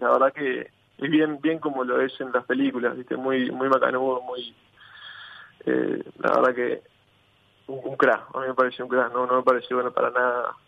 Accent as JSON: {"language": "Spanish", "country": "Uruguay", "said": "soy de Uruguay"}